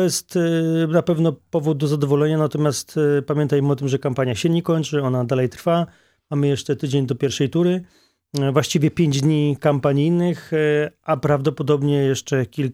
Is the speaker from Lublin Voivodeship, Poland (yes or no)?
no; Wrocław, Lower Silesian Voivodeship, Poland; W związku z tym jestem z Wrocławia. Wrocław jest stolicą Dolnego Śląska.